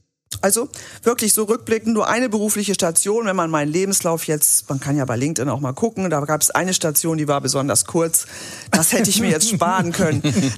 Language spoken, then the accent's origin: German; Glückstadt, Schleswig-Holstein, Germany; Ich bin in Glückstadt geboren und bis zum Abitur gewesen. Glückstadt ist westlich von Hamburg.